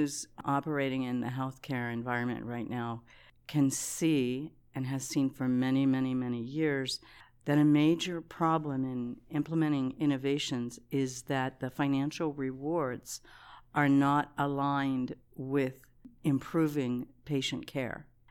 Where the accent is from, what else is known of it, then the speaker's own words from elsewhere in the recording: Pittsburgh, Pennsylvania, United States; Well, I came from Pittsburgh. And early on, everything in Pittsburgh was steel.